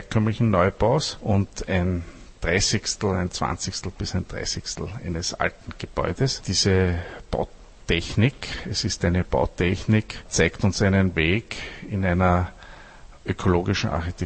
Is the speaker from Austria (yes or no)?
yes; Austria; Also als Österreicher muss ich sagen, sind wir da nicht ganz unschuldig